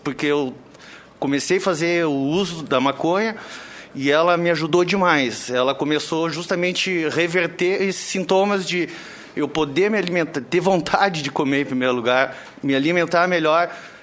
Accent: Porto Alegre, Rio Grande do Sul, Brazil; eu vim de Porto Alegre para compartilhar com vocês uma experiência

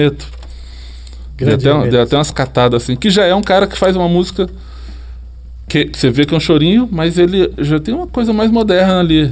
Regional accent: Brazil; as pessoas não têm dúvida que a gente é do Brasil.

